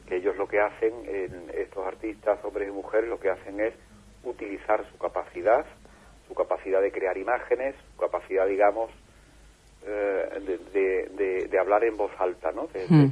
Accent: Spain; also born or lived in Ecuador; a veces me han preguntado, digo, bueno, ¿y en vuestro país y tal? Porque claro, aquí también tenemos una dictadura de 40 años, ¿no?

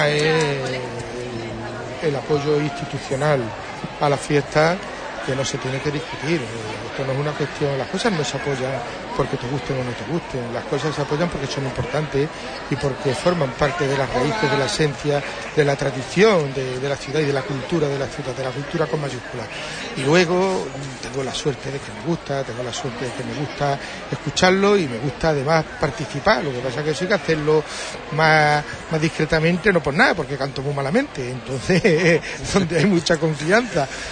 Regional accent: Huelva, Andalusia, Spain; me siento honrado de que la gente del carnaval de mi tierra, la gente del carnaval de Huerva

